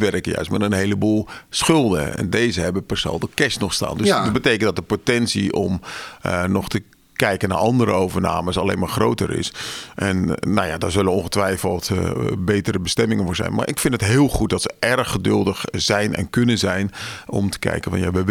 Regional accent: South Holland, Netherlands; Nou ja, ik ben Westlander, dus ik heb ook wel wat feeling bij dat soort green tech bedrijven.

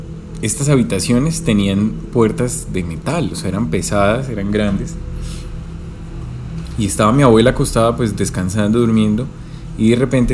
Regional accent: Bucaramanga, Santander, Colombia; yo soy nacido y criado en Bucaramanga. Nuestra familia, pues, toda siempre ha vivido aquí, ha establecido acá.

